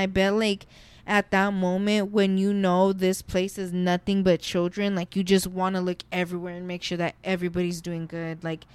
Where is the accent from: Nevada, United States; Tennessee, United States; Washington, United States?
Nevada, United States; Las Vegas; Because, like, when you're born and raised in Vegas, the only thing you can do is pull up to Circus with your friends for the day.